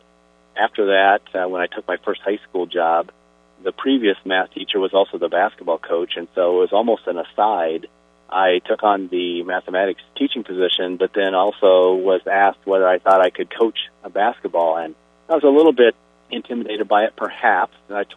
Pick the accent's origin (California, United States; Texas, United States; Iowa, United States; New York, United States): Iowa, United States; Oskaloosa; I'm a farm kid from southwest of Oskaloosa, and I went to Oskaloosa Christian Grade School and Oskaloosa Senior High School, but through my church in Oskaloosa